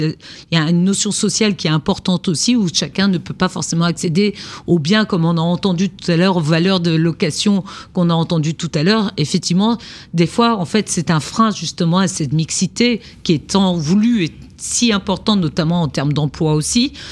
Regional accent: Brittany, France; moi, je suis bretonne, je ne vois pas forcément la mer houleuse comme une contrainte

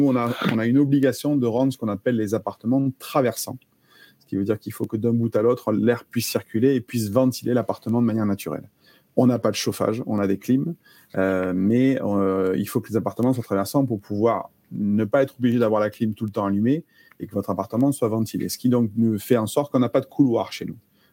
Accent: Montpellier, Occitanie, France; ma région d'origine, Montpellier

